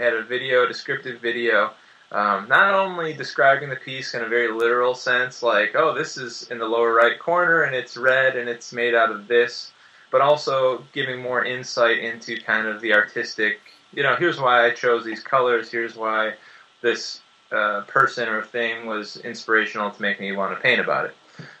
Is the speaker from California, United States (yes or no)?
no; Detroit, Michigan, United States; part of that comes from growing up in Detroit